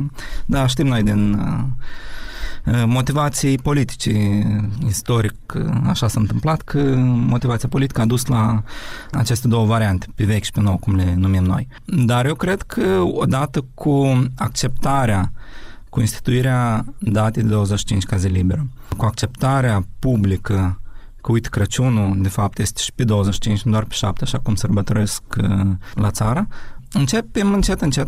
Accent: Ukraine; Eu sunt din Ucraina și la noi toți sunt catolici care sărbătoresc pe 25.

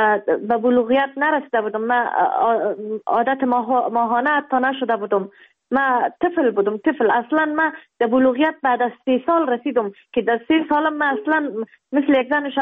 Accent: Kabul, Afghanistan; also born or lived in Baghlan; و در افغانستان در ولایت بغلان در دنیا آمدیم. جاغوری بود، از اونجا آمدیم کابل. 6 ساله بودم، مکتب شامل شدم

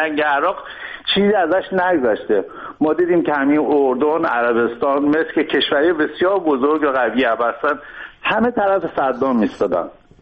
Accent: Iran; ما هم که خودمون از ایران هستیم

